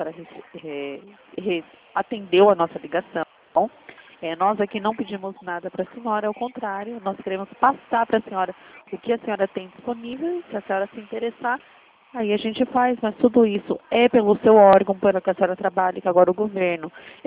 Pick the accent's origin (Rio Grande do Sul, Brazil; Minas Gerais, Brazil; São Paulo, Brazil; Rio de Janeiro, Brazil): São Paulo, Brazil; Sim, eu sou de São Paulo, da região de Campinas.